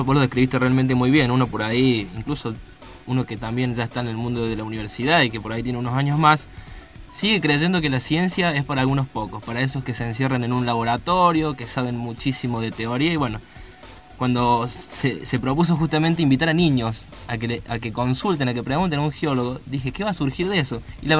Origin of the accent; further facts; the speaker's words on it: Córdoba, Argentina; now in San Luis, Argentina; No, soy de Córdoba, bueno, por razones laborales y de estudio me vine a San Luis, pero tengo toda la familia allá.